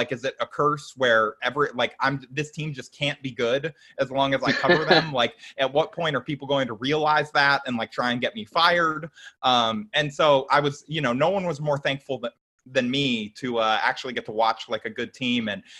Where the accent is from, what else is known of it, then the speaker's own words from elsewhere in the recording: California, United States; Yes, I grew up in Orange County and I started watching the team in like 2001